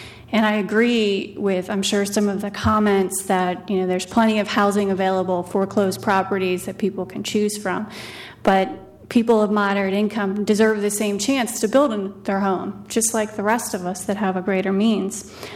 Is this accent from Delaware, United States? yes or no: yes; Seaford, Delaware, United States; I'm from Seaford, and I'm a board member of the Land Trust. I also serve on the board of Habitat for Humanity here in Sussex County.